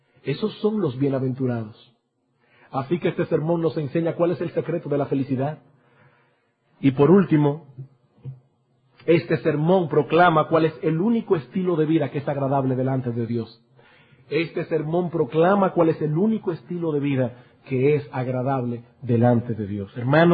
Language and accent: Spanish; San Juan de la Maguana, San Juan, Dominican Republic; Yo recuerdo allá en mi pueblo, en San Juan de la Maguana, que uno se levantaba en ciertas épocas del año por la mañana